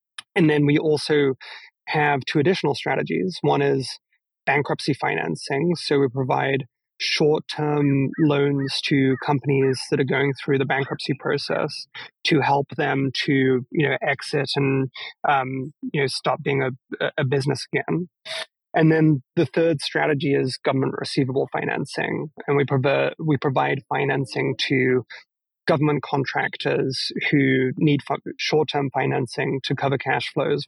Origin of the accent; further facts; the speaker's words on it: England, United Kingdom; moved away as an adult; So, after growing up in England, I took a gap year, spent a year traveling the world